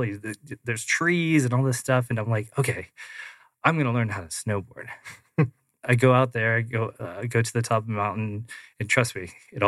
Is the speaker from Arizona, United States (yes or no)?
yes; Phoenix, Arizona, United States; 5 o'clock in the morning is freezing. And we're from Phoenix.